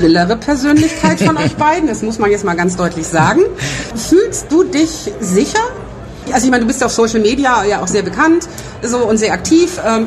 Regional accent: Hamburg, Germany; Ich komme aus Hamburg

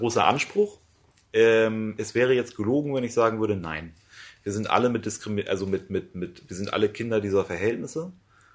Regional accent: Schleswig-Holstein, Germany; born there; moved away as an adult; now in Lower Saxony, Germany; ich bin 34 Jahre alt, ich bin gebürtiger Schleswig-Holsteiner, bin hier Wahlniedersachse für mein Studium hergezogen.

